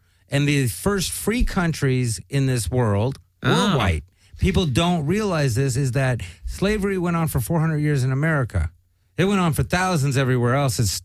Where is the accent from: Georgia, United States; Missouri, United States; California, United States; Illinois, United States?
California, United States; Pacoima; I'm from fucking Pacoima.